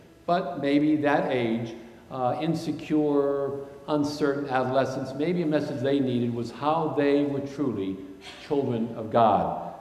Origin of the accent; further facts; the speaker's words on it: Worcester, Massachusetts, United States; now in Connecticut, United States; I was not fortunate enough to grow up in Connecticut. I grew up in Worcester, Mass.